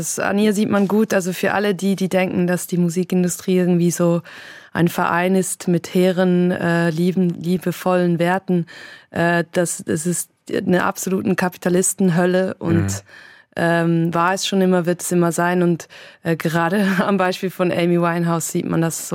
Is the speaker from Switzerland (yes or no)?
yes; Zurich, Switzerland; Und dann gehe ich nach Zürich, meine Heimatstadt.